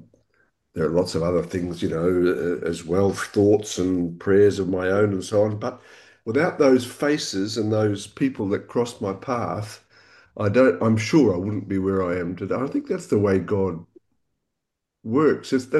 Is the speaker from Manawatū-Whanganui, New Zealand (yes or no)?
yes; Palmerston North, Manawatū-Whanganui, New Zealand; now in Perth, Australia; I'm speaking from Perth in Western Australia, where I've lived most of my life now. I grew up in Palmerston North.